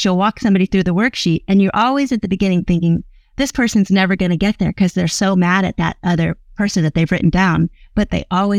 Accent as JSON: {"language": "English", "town": "Miami", "region": "Florida", "country": "United States", "said": "I'm from Miami, Florida, and I ended up in Idaho."}